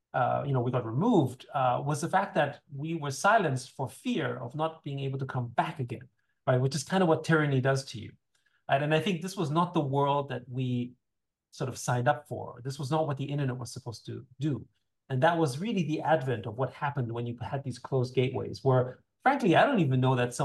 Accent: Austria; So I grew up in Austria. I'm a child of the 70s.

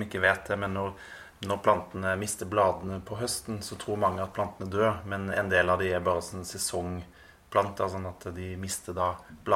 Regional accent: Råde, Østfold, Norway; accent: Rogaland dialect; also born or lived in Rogaland; Jeg har vokst opp på en stor gård i Råde i Østfold. Jeg har Rogalandsdialekt, men det fordi jeg flyttet der når jeg var liten da, fra Rogaland.

